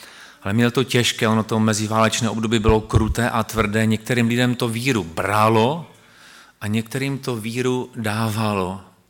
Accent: Moravian-Silesian Region, Czechia; já jsem Šlonzok. A jak to, že pan mluví tak dobře v jazyku polským? No, bo jsem Šlonzok.

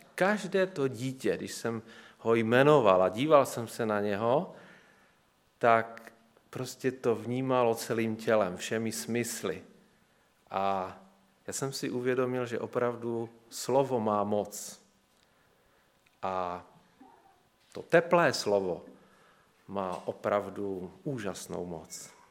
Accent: Silesia, Czechia; A hned na nás poznají, že jsme tady někde ze Slezska, z Moravy. No a je to dané tím, že máme trošičku jinou řeč nebo jiné délky a podobně.

